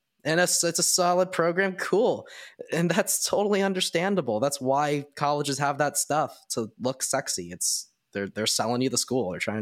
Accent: North Carolina, United States; like Chapel Hill, we're from North Carolina.

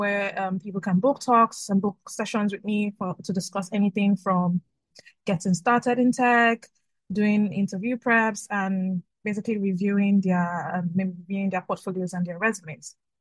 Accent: Lagos, Delta, Nigeria; I'm from Lagos. I'm from Nigeria, from Delta State in Nigeria.

